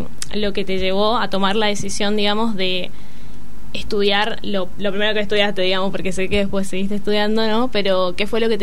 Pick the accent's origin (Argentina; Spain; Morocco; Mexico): Argentina; Misiones; soy de Misiones, estudio medicina en la UBA, estoy en el primer año.